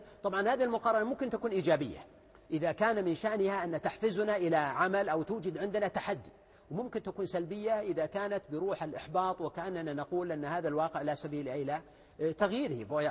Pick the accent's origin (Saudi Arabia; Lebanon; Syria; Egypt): Saudi Arabia; أنا أقول مثلا نحن كسعوديين فينا كذا وفينا كذا